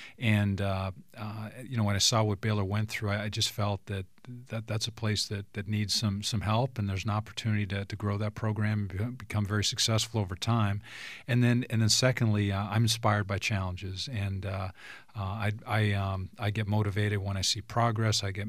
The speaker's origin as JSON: {"language": "English", "country": "Canada", "tie": "born or raised there", "said": "which was a dream of mine growing up in Canada."}